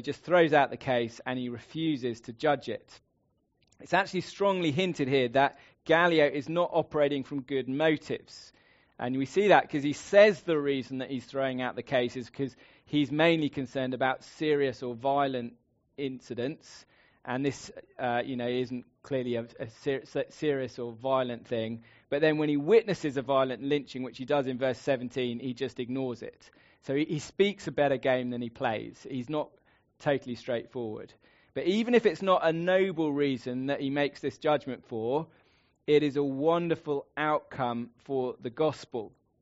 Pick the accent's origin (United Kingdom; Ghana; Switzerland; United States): United Kingdom; England; because I'm an Englishman, protection means an umbrella.